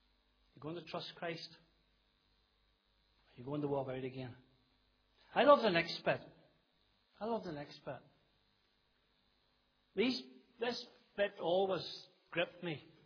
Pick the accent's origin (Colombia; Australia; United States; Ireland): Ireland; But we're conservative Baptists, aren't we? We're Irish Baptists. We don't shout hallelujah.